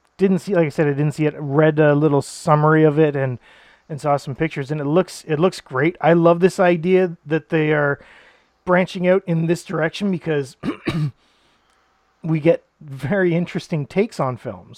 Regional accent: North Bay, Ontario, Canada; When I grew up in North Bay as a teenager, there was a man who walked the streets called Shazam

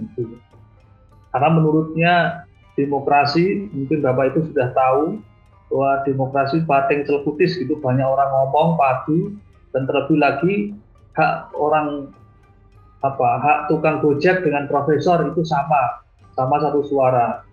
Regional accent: Kudus, Central Java, Indonesia; born there; Saya lahir di Kudus

